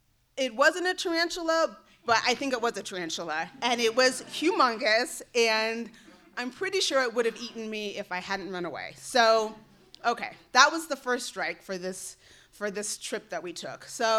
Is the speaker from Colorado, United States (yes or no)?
yes; Denver, Colorado, United States; So I had two parents, an older sister, a younger sister. I grew up in Denver. My grandparents were close.